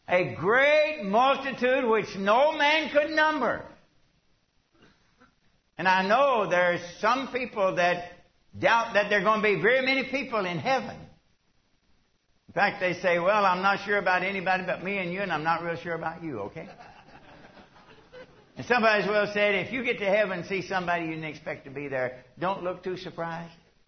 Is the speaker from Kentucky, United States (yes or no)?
yes; Kentucky, United States; I was born and reared in Western Kentucky, and everybody I knew was a white, English-speaking hillbilly, okay?